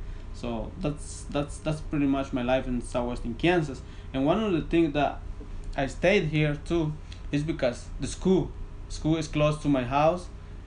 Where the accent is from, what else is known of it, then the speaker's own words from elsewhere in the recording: Guatemala; English is a second language; and then Spanish I learned in school in Guatemala. And then, well, it was hard for me here because I didn't speak English.